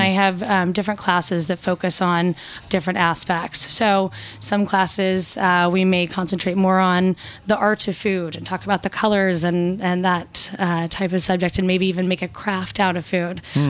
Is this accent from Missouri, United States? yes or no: yes; Kansas City, Missouri, United States; now in New York, United States; I grew up in Kansas City, Missouri.